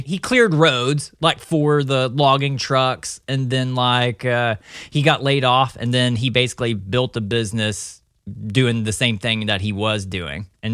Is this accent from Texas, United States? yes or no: yes; Texarkana, Texas, United States; Yeah, I'm from East Texas, like Texarkana area.